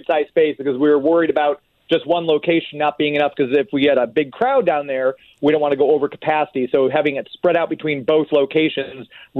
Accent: St. Louis, Missouri, United States; being born and raised in St. Louis, we should have something like this here.

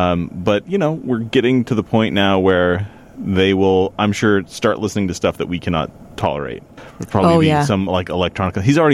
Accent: Billings, Montana, United States; And I'm from Billings, Montana.

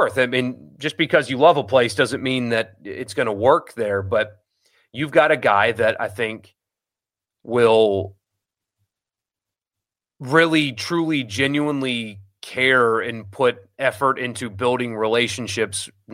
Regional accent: the South, United States; Marty's a good guy, but his accent's too over the top, and I'm a Southerner.

